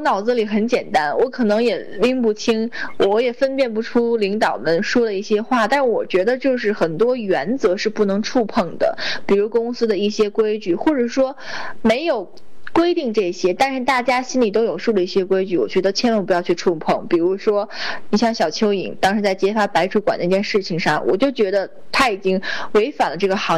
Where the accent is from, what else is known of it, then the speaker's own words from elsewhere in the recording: Beijing, China; 因为我家是北京的，可能我会不会面临说要离开北京去哪儿，因为我觉得我肯定会在北京找一份工作，踏踏实实的。